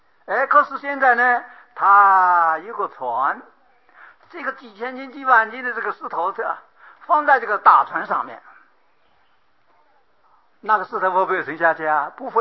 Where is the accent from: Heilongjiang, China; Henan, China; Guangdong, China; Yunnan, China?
Guangdong, China; 我是大陆人广东人，我一想我的家我动个念头我就到我家里嘛